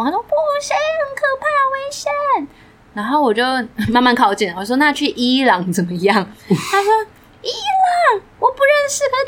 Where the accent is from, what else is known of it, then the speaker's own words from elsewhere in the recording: Taiwan; 但是你知道我们台湾人不喜欢被说是中国人，